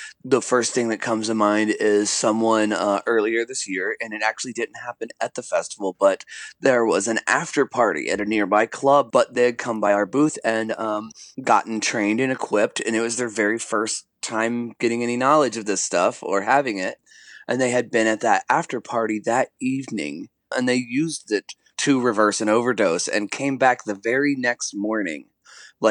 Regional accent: Midwest, United States; We're from the Midwest. It's been really, really bad here.

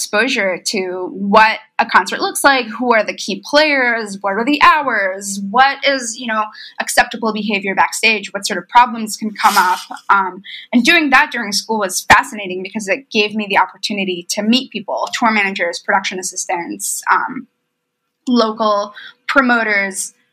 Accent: Bucharest, Romania; moved away as an adult; also born or lived in Israel / New York City, United States; now in Durham, United States; I was born in Israel. I grew up in Bucharest, Romania. And then I moved to New York City for NYU and lived in New York for 10 years while I was touring. I'm currently speaking from Durham, North Carolina, where I go to grad school at Duke.

